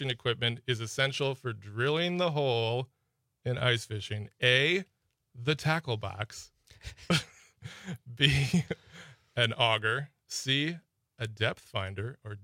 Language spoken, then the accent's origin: English; Eau Claire, Wisconsin, United States; Close. It's my hometown.